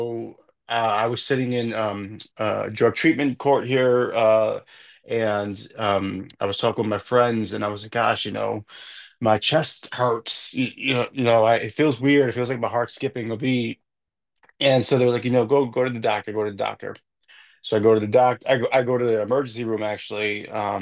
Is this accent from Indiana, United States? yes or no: no; New York, United States; now in Upstate New York, United States; so, as far as myself … longtime New Yorker, very proud New Yorker, proud Boricua. Born and raised in the Lower East Side of Manhattan, shout out LES.